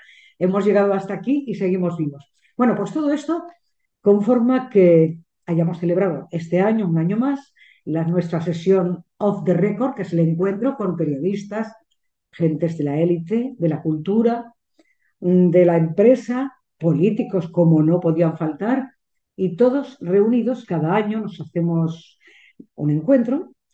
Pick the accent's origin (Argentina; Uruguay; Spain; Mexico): Spain; Alicante, Valencian Community; Hombre, es que somos de Alicante.